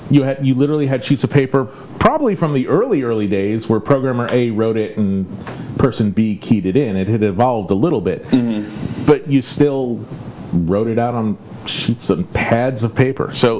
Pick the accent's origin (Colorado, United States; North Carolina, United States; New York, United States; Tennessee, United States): New York, United States; Manhasset; I grew up in Manhasset. I mean, obviously, I grew up on Long Island, but really...